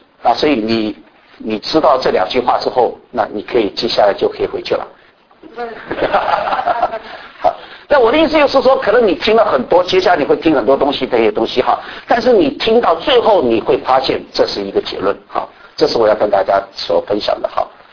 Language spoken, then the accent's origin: Chinese; Kaohsiung, Taiwan; 但是我生长在台湾高雄一个就是比较乡下的地方